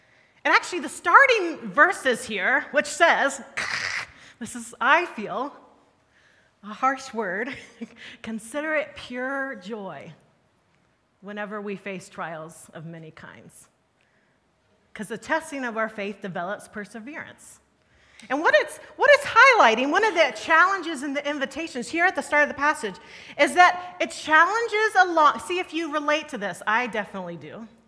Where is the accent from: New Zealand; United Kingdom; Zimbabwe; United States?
United States; So, those who know me and those who are hearing me know I'm American. I don't hide that well. I grew up in the States